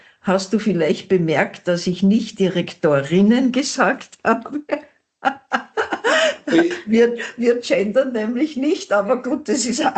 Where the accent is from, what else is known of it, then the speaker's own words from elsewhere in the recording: Upper Austria, Austria; Ich bin Oberösterreicherin.